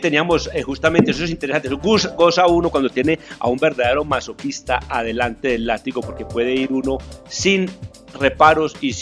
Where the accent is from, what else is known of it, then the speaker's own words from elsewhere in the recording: Colombia; nosotros como colombianos tenemos a veces la costumbre